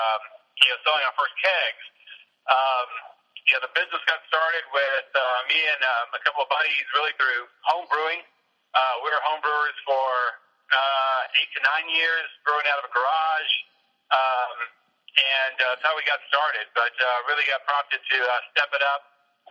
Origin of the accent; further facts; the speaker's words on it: Dallas, Texas, United States; So it's a nice arch bridge kicked across to West Dallas, kind of my hometown, my home part of town. I'm a native of Dallas, and this area is very industrial for most of my life